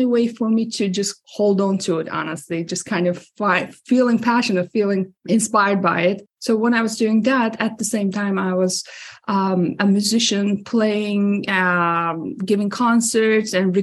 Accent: Ankara, Turkey; English is a second language; And I'm originally from Turkey, Ankara.

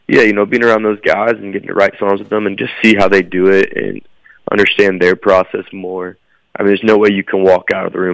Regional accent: Nashville, Tennessee, United States; And even just growing up in Nashville, you're around it.

